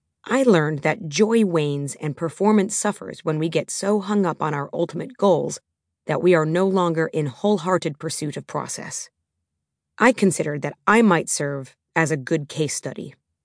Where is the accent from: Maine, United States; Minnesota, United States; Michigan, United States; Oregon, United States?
Minnesota, United States; Minneapolis; I grew up watching the Twin Cities Marathon in my hometown of Minneapolis, Minnesota, every fall with my dad.